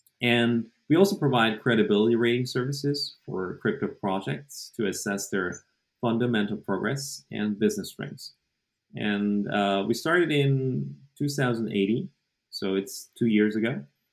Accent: South Korea; English is a second language; I'm from South Korea.

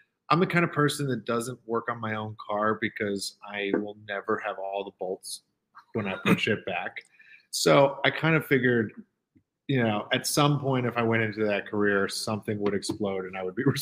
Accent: Hong Kong; moved away as an adult; also born or lived in St. Louis, United States; So I grew up overseas in Hong Kong, moved back to the U.S. pretty much later in life to go to university

